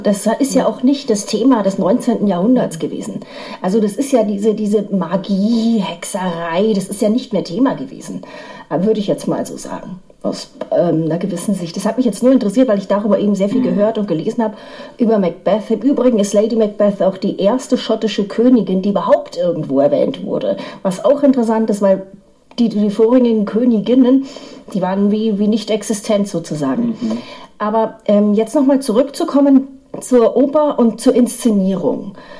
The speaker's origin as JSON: {"language": "German", "town": "Munich", "region": "Bavaria", "country": "Germany", "said": "als Münchnerin"}